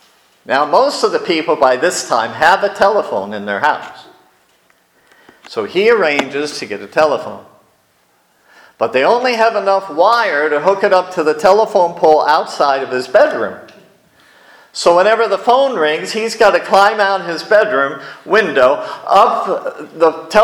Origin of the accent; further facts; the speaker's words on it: Erie, Pennsylvania, United States; I grew up in Erie, and Erie was a big city, and we all had private lines.